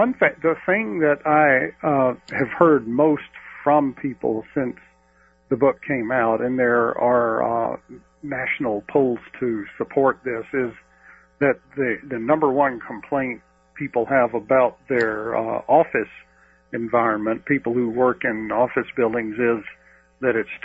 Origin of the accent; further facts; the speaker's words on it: Georgia, United States; I grew up in Georgia, and where AC. That was one of the early adopting states for air conditioning because of the heat and humidity there.